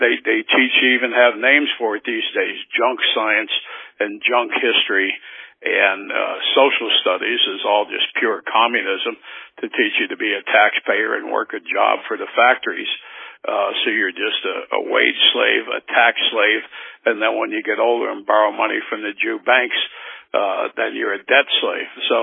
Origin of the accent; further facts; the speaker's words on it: Las Vegas, Nevada, United States; And then growing up in Vegas, this was a good old boy thing, and it didn't matter who the judge was if you got arrested.